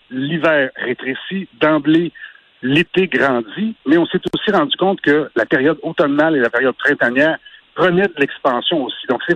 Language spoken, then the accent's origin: French; Canada; autant chez nous au Canada que chez nos voisins américains